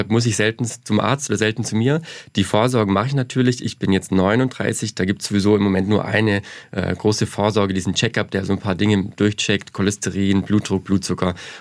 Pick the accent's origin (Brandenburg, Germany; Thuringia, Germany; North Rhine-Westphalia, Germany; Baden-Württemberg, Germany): Baden-Württemberg, Germany; Zussdorf; now in Lindau, Germany; Also meine Heimat ist Baden-Württemberg, das stimmt. Ich komme aus einem kleinen Dorf, das heißt Zussdorf bei Ravensburg. Und jetzt wohnen wir in einem ebenso kleinen Dorf bei Lindau am Bodensee.